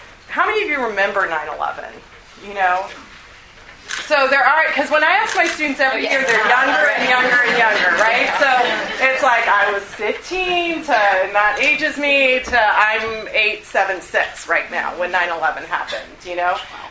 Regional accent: Texas, United States; It was right after my birthday, and I'm from Texas.

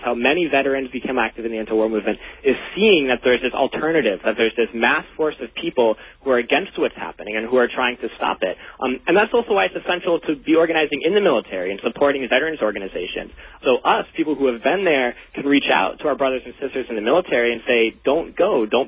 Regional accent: New England, United States; also born or lived in Florida; No, I grew up up north in New England, all around New Hampshire, Massachusetts, and then went to high school in Florida. So I bounced around a little bit.

